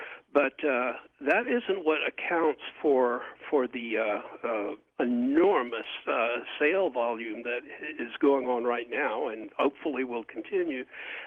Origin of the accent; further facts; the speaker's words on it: Augusta, Georgia, United States; when I long ago went down to my hometown in Augusta, Georgia, to write Secret Cipher and Secret Rituals.